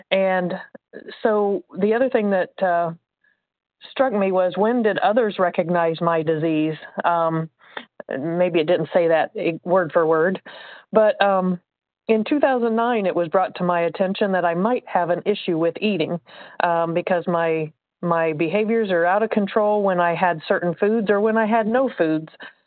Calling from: Indiana, United States; I'm calling from Indiana.

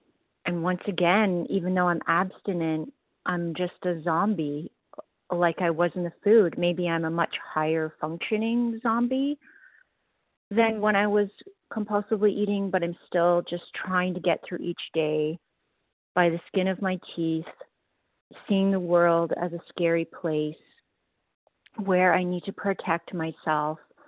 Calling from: Ontario, Canada; from Ontario, Canada.

